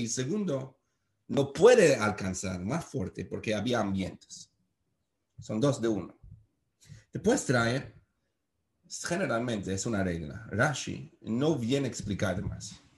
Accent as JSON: {"language": "Spanish", "town": "Brooklyn", "region": "New York", "country": "United States", "second_language": "Spanish", "said": "perdón en castellano, soy de Brooklyn"}